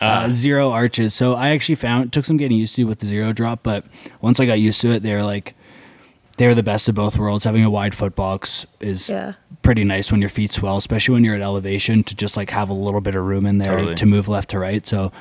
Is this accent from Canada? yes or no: yes; Canada; I mean, I am from Canada.